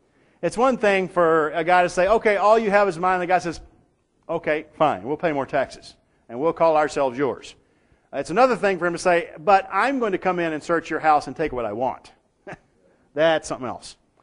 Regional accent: United States; As an American, that kind of speech wouldn't get very far with any of us.

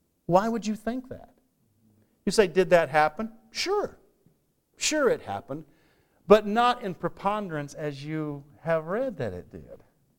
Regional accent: Texas, United States; as far as I know, my forebears didn't even own slaves, and I'm from Texas.

